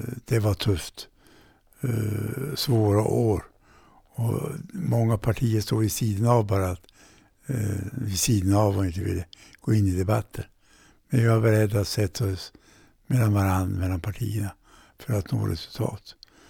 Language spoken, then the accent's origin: Swedish; Kalix, Norrbotten County, Sweden; Jag men nu är ofta tillbaka till Kalix, till hembygden och ja, vad som hände där hemma i Norrbotten.